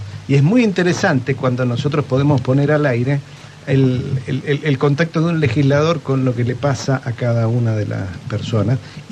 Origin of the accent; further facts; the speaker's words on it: Punta Alta, Buenos Aires Province, Argentina; yo soy de Punta Alta